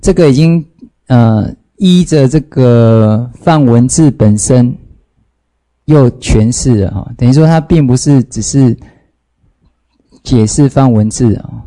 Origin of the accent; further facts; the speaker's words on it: China; 所以呢刚好就符合我们中国人使用的这种语法或是用词